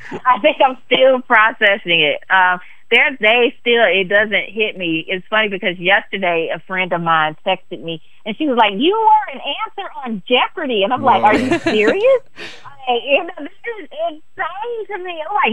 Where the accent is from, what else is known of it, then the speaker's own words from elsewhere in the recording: Mississippi, United States; the fact of being from Mississippi, growing up in Mississippi, that's always going to be probably my biggest influence.